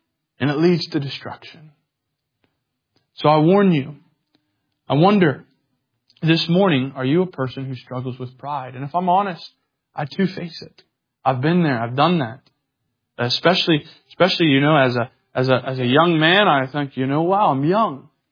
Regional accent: United States; Now, I'm an American, so don't throw stones at me.

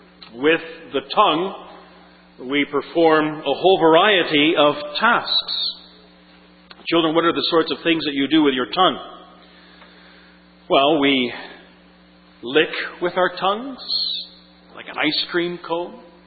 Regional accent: Alberta, Canada; I know that because I'm from Alberta, and we have a lot of horses in Alberta.

